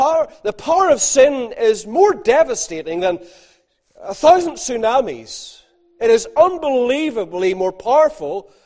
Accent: Ballymena, Northern Ireland, United Kingdom; I'm from Ballymena.

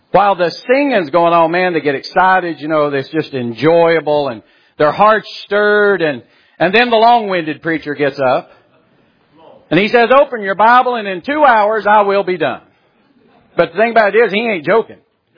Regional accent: North Carolina, United States; See, I'm from North Carolina. I can preach a little bit, too.

